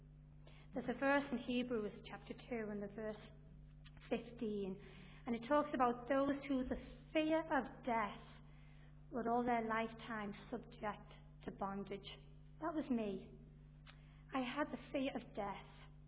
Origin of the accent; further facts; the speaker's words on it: Liverpool, North West England, United Kingdom; now in Coleraine, United Kingdom; I'm not from around these parts, even though I'm living in the Sharking at the moment. I'm originally from Liverpool, over in England, and I grew up there. I was the youngest of four girls.